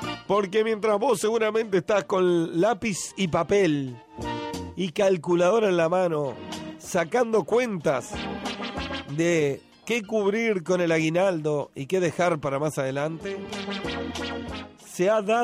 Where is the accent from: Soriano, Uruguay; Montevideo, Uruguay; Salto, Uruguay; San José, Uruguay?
San José, Uruguay; San José de Mayo; que se suma a mi ciudad de origen, San José de Mayo.